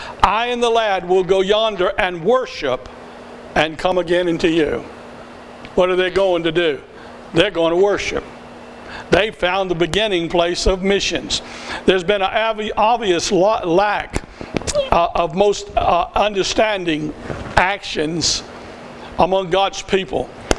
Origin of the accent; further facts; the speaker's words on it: the South, United States; accent: Southern; I'm from the South. There's no denying that. You can hear that from my accent.